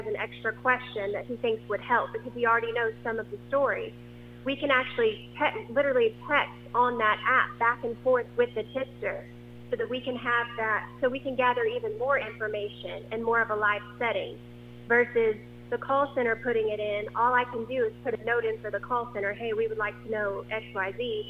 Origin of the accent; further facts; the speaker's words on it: Brady, Texas, United States; For those of you that don't know me, I was born and raised here in Brady, Texas, and I graduated in 2005.